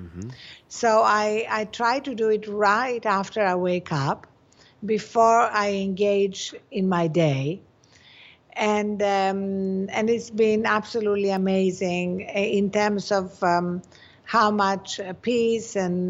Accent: Greece; English is a second language; I was brought up in Greece, and people don't have breakfast. They have coffee. And so like a good Greek peasant girl

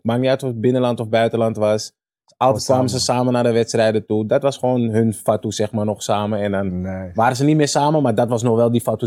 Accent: Amsterdam, North Holland, Netherlands; Ik ben geboren in Amsterdam Zuidoost. Al heel vroeg ben ik naar Amsterdam West verhuisd. Via de Overtoom, Bosselommer, uiteindelijk in Geusvat beland.

